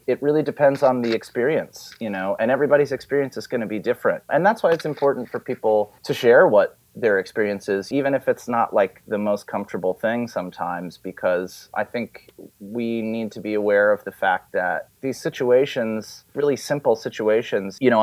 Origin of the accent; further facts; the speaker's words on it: California, United States; also born or lived in Wilmington, Delaware / Ohio; I wasn't really originally born there. You know, I was born in Wilmington, Delaware. My family moved to Southern California, and then I moved to Ohio when I was in high school, and I graduated from high school there.